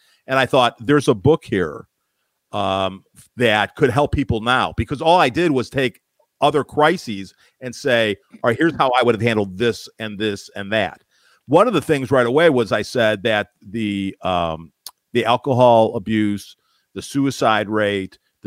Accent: Las Vegas, Nevada, United States; I grew up in Vegas.

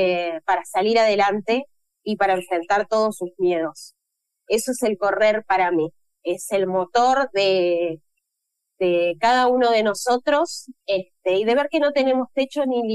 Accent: Viale, Entre Ríos, Argentina; now in Paraná, Argentina; yo me vine de adolescente a vivir a Paraná, soy de Viales

